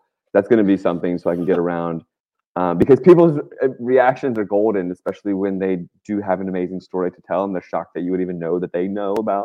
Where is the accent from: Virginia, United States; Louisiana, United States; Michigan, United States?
Virginia, United States; because I grew up in Virginia, right?